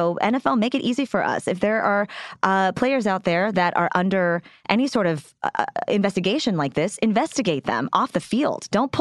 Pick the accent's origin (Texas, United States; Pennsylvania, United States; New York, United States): Texas, United States; I'm from Texas. I like football.